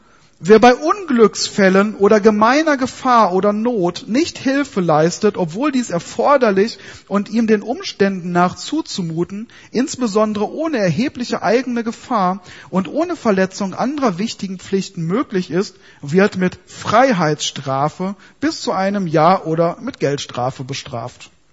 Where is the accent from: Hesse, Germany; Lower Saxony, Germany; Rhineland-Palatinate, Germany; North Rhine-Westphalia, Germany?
North Rhine-Westphalia, Germany; das sagt man so bei uns im Ruhrgebiet.